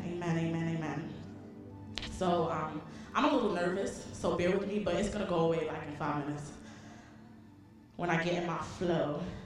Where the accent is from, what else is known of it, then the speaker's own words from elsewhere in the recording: Brooklyn, New York, United States; I'm from Brooklyn, so I just speak like Brooklyn.